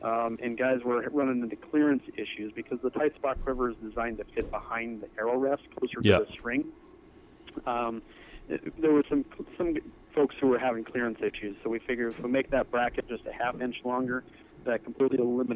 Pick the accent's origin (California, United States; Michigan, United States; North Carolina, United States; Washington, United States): California, United States; Napa Valley; now in Montana, United States; I grew up in Napa Valley and came out to Montana on a hunt and just absolutely fell in love with it. Transferred to Montana State, moved out to Montana, and never looked back.